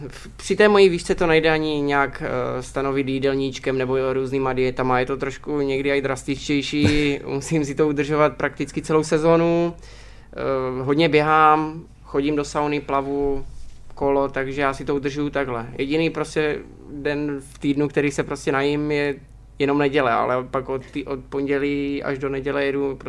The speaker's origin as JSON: {"language": "Czech", "town": "Napajedla", "region": "Zlín Region", "country": "Czechia", "tie": "born or raised there", "said": "Já jsem vyrůstal na Hřebčíně v Napajedlích, takže jsem měl koně, když jsem otevřel dveře hnedka u baráku"}